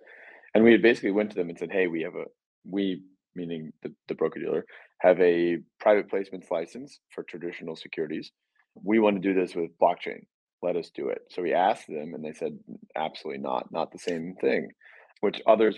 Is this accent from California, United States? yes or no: no; Ohio, United States; I'm from Ohio. Yeah.